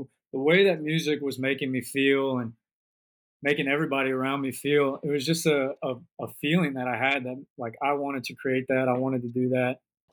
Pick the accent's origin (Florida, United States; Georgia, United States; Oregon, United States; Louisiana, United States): Florida, United States; Wellington; Yeah, well, where I'm from, Florida. I moved from a town called Wellington, Florida. I kind of lived in a lot of areas around there.